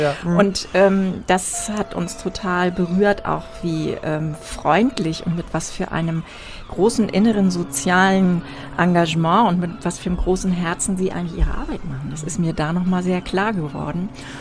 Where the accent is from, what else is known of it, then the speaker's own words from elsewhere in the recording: Wesselburen, Schleswig-Holstein, Germany; Na, ich bin ja ein Küstenmensch. Mhm. Ich komme ja aus Wesselburen, also bin in Büsum zur Schule gegangen